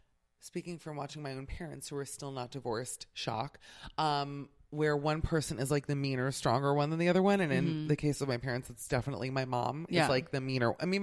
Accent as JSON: {"language": "English", "town": "Miami", "region": "Florida", "country": "United States", "said": "I have been on a swamp tour. I'm from Miami."}